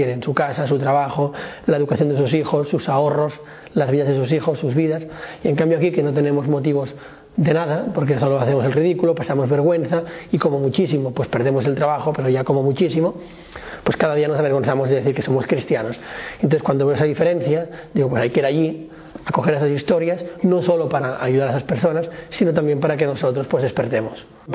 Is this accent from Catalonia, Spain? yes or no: yes; Barcelona, Catalonia, Spain; tengo 23 años, soy de Barcelona, he estudiado periodismo